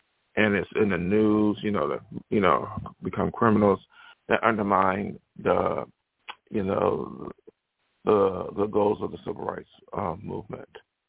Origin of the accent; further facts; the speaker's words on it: Buffalo, New York, United States; moved away; First of all, I look at my hometown, Buffalo, New York, and they still have segregation in their towns. And I, you know, wasn't there long.